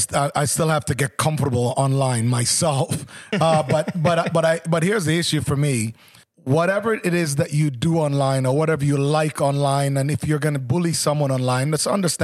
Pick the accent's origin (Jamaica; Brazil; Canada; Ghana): Jamaica; also born or lived in Southern United States; now in United States; as a Jamaican, and also someone who lived in the South, in the U.S., I love it warm and muggy